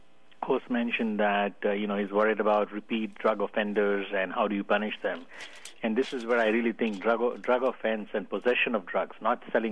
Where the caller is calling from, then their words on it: Fremont, California, United States; I'm calling from Fremont.